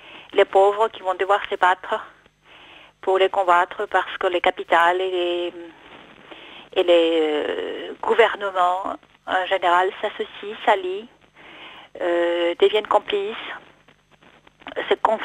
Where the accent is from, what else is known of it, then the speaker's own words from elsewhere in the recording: France; now in Germany; J'habite en Allemagne, je suis enseignante en secondaire, je suis française de nationalité.